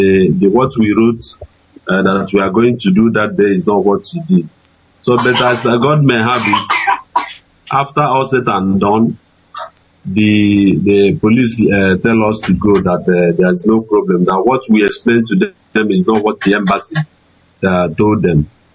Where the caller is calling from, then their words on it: Dakar, Senegal; I'm calling from Dakar, Senegal